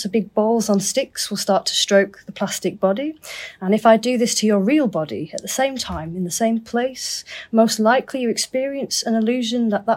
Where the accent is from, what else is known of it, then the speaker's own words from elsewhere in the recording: Leeds, Yorkshire and the Humber, United Kingdom; now in Stockholm, Sweden; I'm originally from Leeds in the UK